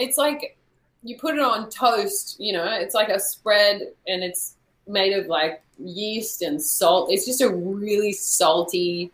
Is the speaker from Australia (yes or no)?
yes; Australia; now in United States; people don't always guess that I'm from Australia straight away. Like, you guys are not super great at picking the accent. I get like England, South Africa.